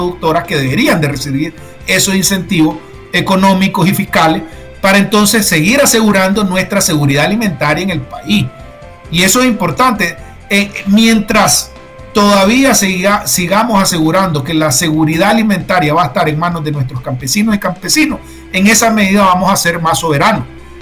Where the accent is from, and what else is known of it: Nicaragua